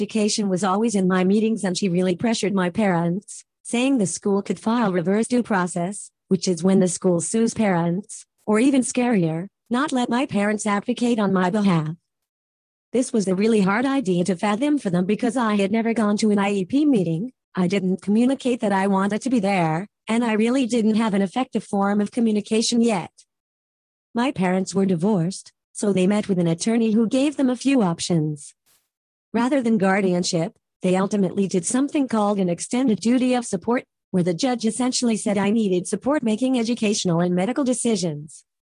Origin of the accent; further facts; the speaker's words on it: Ohio, United States; now in Boston, United States; I am from Ohio, but I am currently a graduate student at Boston College and student teaching in Boston Public Schools.